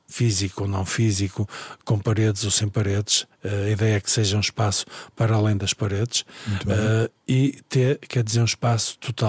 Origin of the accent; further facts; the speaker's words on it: Viana do Castelo, Portugal; now in Porto, Portugal; E então tirei a enfermagem em Viana do Castelo, que é de onde eu sou, e quando vim para o Porto